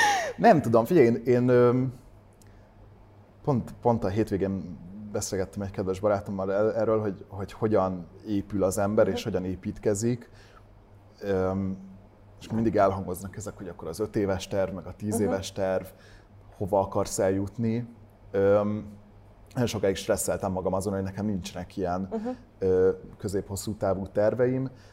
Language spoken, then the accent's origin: Hungarian; Hungary; Igen, magyarként egyedül, és akkor mindenhonnan a világ tájára nagyon izgalmas volt.